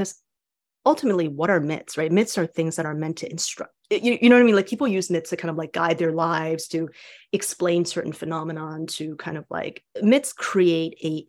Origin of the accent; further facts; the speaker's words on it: Taiwan; So like I was born and raised in Taiwan.